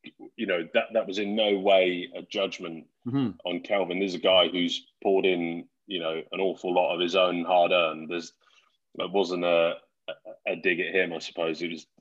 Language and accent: English; South East England, United Kingdom; Yeah, so I grew up in Surrey.